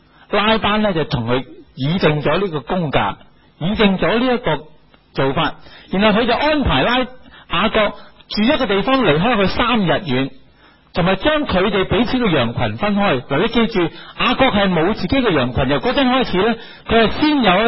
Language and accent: Chinese; China; 我们中国人平时讲成家呢，即是结婚